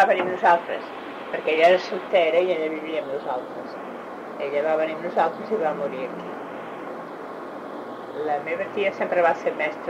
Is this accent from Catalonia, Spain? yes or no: yes; Els Monjos, Catalonia, Spain; born there; I nosaltres vam néixer tots a Monjos